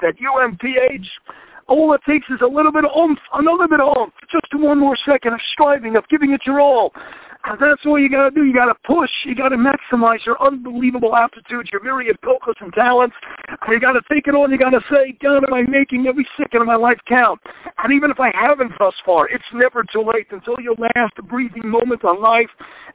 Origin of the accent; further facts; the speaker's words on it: Seattle, Washington, United States; I grew up in Seattle, Washington. We used to go out there for Mariners games.